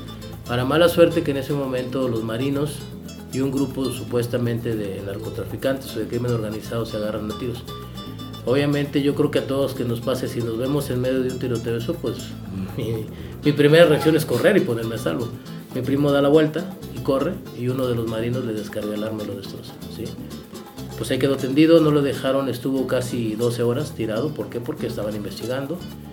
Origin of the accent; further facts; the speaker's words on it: Tampico, Tamaulipas, Mexico; soy de Tampico, Tamaulipas. No radico actualmente ahí, pero bueno, voy muy seguido, mi familia está allá, mi madre, mis hermanos.